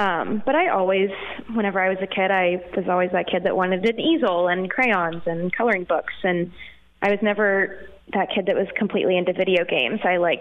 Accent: Hollidaysburg, Pennsylvania, United States; now in Patton, United States; Yes, I grew up in Hollidaysburg. I went to elementary school through high school there. I now live in Patton, Pennsylvania.

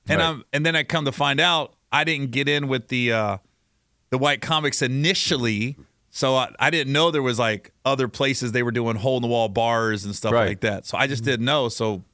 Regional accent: Ohio, United States; And then he just said, where are you from? I was like, Ohio.

